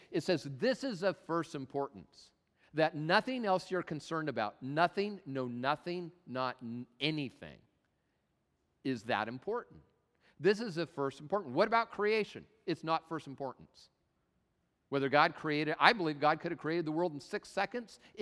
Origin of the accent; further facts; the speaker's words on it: Tacoma, Washington, United States; I'm from Tacoma. We call that throwing down.